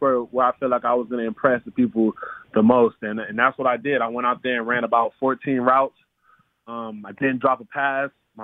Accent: Cleveland, Ohio, United States; You know, Cleveland, you know, he knew I was from Cleveland. He knew I went to high school.

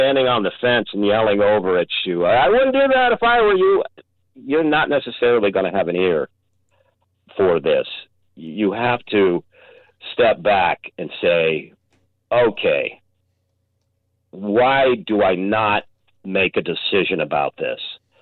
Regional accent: Salt Lake City, Utah, United States; And I had no idea of that vocabulary as a young man growing up in Salt Lake City.

